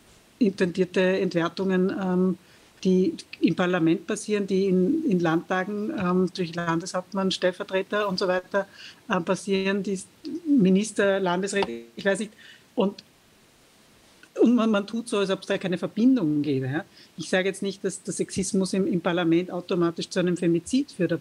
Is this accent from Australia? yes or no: yes; Australia; now in Austria; für mich als Australierin ist das österreichische Unabhängigkeitsverständnis nicht nachvollziehbar